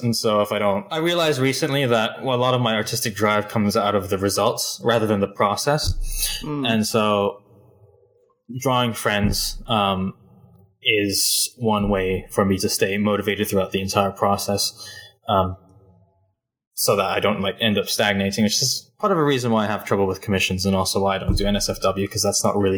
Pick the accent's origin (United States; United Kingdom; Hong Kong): Hong Kong; born there; I was born in Hong Kong in 1998, because I'm 23.